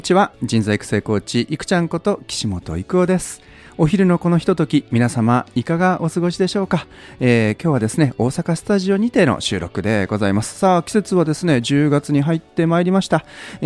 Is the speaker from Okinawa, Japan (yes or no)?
no; Tottori, Japan; これは地元の鳥取の方に戻りまして